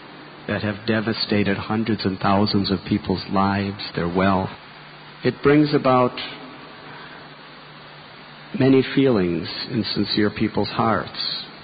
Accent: United States; I was born and raised in America.

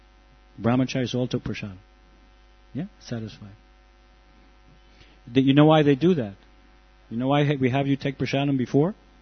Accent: New York, United States; New York, New York. I'm also from New York.

